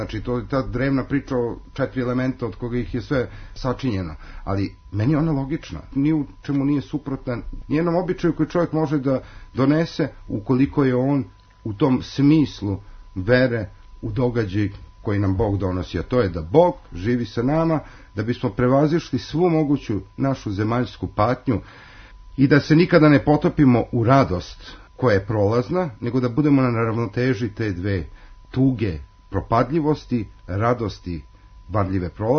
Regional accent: Belgrade, Serbia; ja sam isto iz Beograda

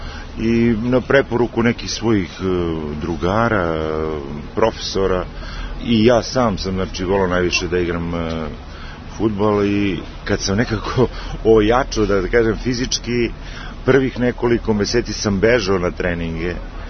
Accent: Jagodina, Pomoravlje District, Serbia; Rođen sam u Jagodini, gde sam živeo sa tatom, mamom i sestrom starijom, gde sam proveo jedno bezbrižno detinjstvo.

